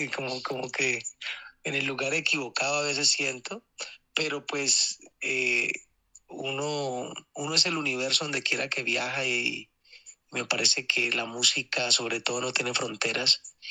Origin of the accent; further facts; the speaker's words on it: Cali, Valle del Cauca, Colombia; born there; yo nací en Cali, pero mi madre es negra de Buenaventura.